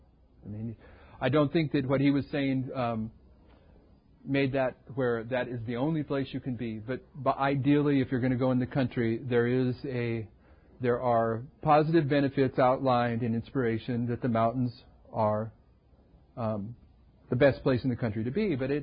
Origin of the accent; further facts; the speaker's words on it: California, United States; I grew up right here in California. I know what mountains are.